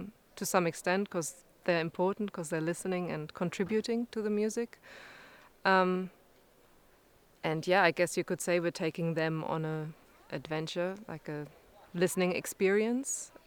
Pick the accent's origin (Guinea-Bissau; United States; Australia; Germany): Germany; I'm a pianist, and I'm from Germany.